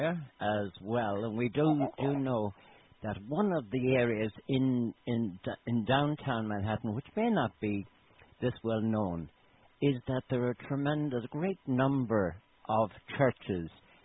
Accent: Ireland; perhaps not that well-known for for many of us growing up in Ireland. But anyway, and I'm sure there was that wasn't peculiar to Ireland

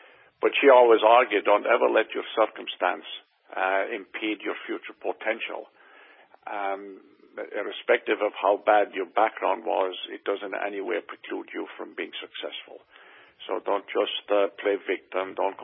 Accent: Knockaderry, County Limerick, Ireland; And I grew up walking distance from that village in a farming area, very picturesque, very beautiful. We did not have a farm. We were, one of the poorest families in the community. And I grew up in a thatched house with, the mud walls

